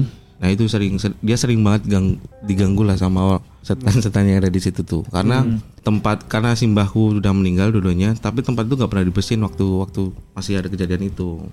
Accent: Surakarta, Central Java, Indonesia; Jadi gue asli Solo. Asli Solo dan gue termasuk salah satu apa ya? Kakek nenek gue adalah Kejawen asli. Kejawen.

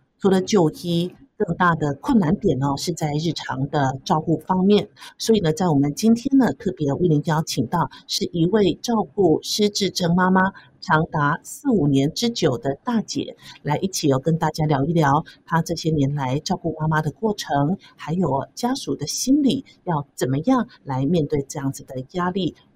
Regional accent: Taiwan; 随着我们台湾人口的急速老化

